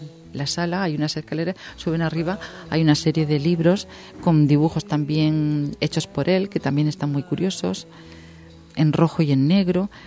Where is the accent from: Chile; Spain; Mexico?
Spain; Valencia, Valencian Community; estoy en Valencia, estoy en mi tierra, porque de esta es mi tierra